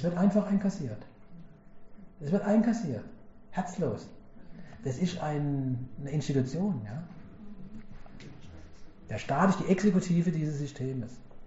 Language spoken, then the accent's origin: German; Karlsruhe, Baden-Württemberg, Germany; weil ich komme selber aus Karlsruhe und wir haben ja als Wahrzeichen sozusagen unsere Pyramide mitten in der Stadt stehen.